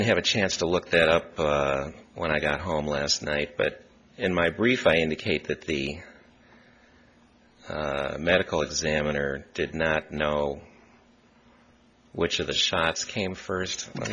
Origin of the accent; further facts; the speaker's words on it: Midwest, United States; I grew up in the Midwest, so you know, when you're...